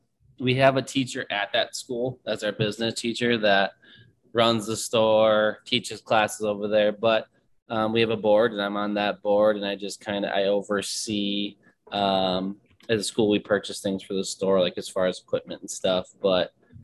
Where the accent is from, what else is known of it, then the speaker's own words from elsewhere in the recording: Minnesota, United States; Yeah, I'm from Minnesota. I graduated from Bemidji State University in 2009. And then I moved to South Dakota and served as a kindergarten teacher for White River School District in South Dakota for two years.